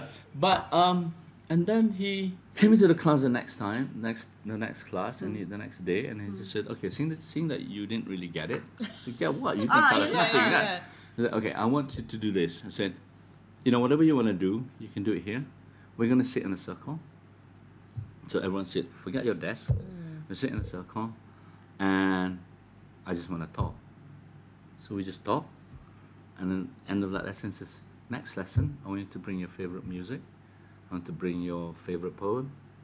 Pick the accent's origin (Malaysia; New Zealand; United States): Malaysia; Segambut, Kuala Lumpur; it was about how I was growing up in Segambut and how I used to play football.